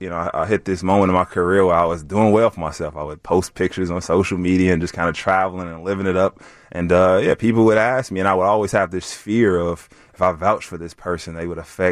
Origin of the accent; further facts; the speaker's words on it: Chicago, Illinois, United States; I grew up in the Roseland neighborhood, and I feel like that's common to many people that come from like the South Side of Chicago, that my life would have just revolved in that zip code.